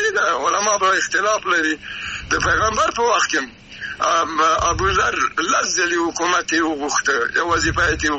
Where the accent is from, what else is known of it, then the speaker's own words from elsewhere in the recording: Afghanistan; زه افغان یم